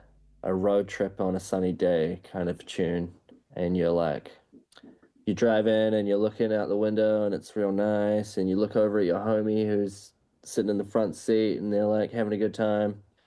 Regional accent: Palmerston North, Manawatū-Whanganui, New Zealand; because I grew up in Palmerston North, and I've got so many memories

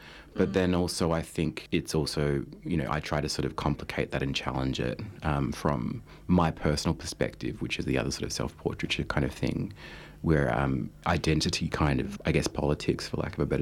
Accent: Melbourne, Victoria, Australia; I'm an artist from Nam, Melbourne.

